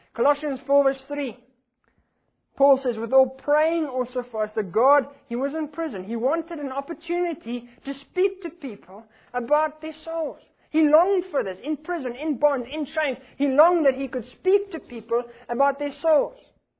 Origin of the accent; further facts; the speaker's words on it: South Africa; I come from South Africa